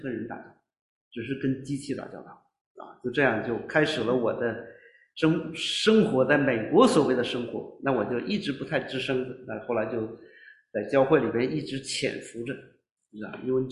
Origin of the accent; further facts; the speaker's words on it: China; 我说我是在这个中国长大啊，但我不相信共产党